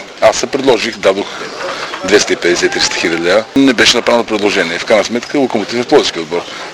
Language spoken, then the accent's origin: Bulgarian; Plovdiv, Plovdiv Province, Bulgaria; Аз смятам, че съм пловдивчанин